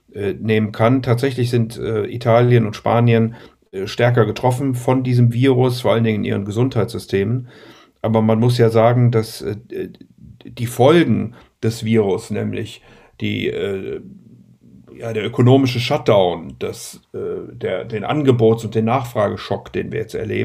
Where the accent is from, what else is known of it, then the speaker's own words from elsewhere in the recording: Rhineland, Germany; und bin ja Rheinländer und möchte deswegen auch immer den Menschen ein bisschen Hoffnung am Ende geben